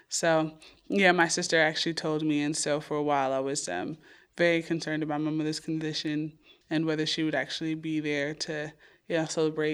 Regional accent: New York, United States; growing up in New York And we were always on welfare and stuff

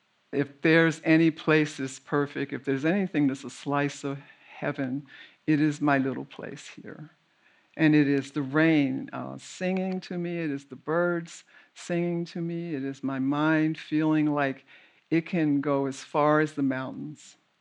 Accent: Philadelphia, Pennsylvania, United States; born or raised there

